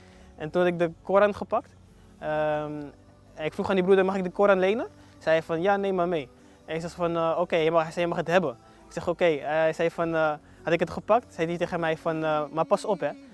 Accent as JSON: {"language": "Dutch", "town": "Amsterdam", "region": "North Holland", "country": "Netherlands", "tie": "born there", "lives_now": "Almere, Netherlands", "said": "Ik ben 24 jaar, ik woon in Almere. Ik ben geboren in Amsterdam."}